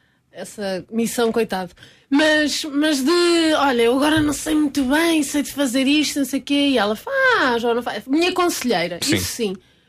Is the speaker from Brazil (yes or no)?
no; Coimbra, Portugal; venho de Coimbra. E falo muito assim. E a minha mãe fala assim também.